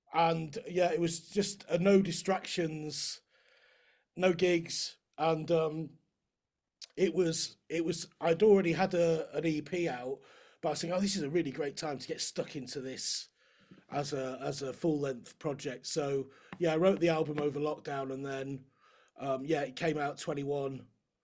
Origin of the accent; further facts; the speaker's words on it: Wales, United Kingdom; I grew up in North Wales, and I used to play in the … play trombone in the band.